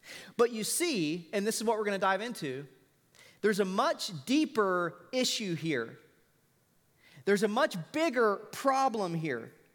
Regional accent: Florida, United States; now in Greensboro, United States; And growing up in Florida, you know, now living in North Carolina, I love when it starts getting cold and you have a great fireplace.

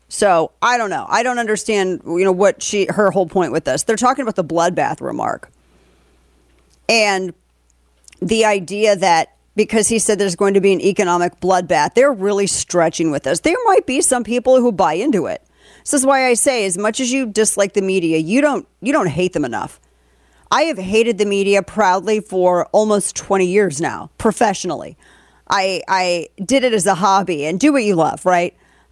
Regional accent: St. Louis, Missouri, United States; in my hometown of St. Louis.

